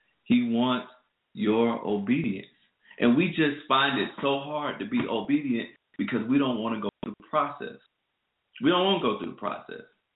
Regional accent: Georgia, United States; because I'm from Georgia, so we're going to plant peaches.

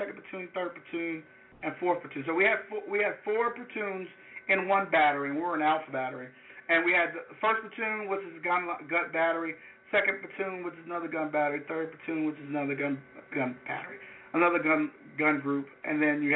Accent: Louisiana, United States; Let me tell you, I've never been so hot in my life, and I'm from Louisiana.

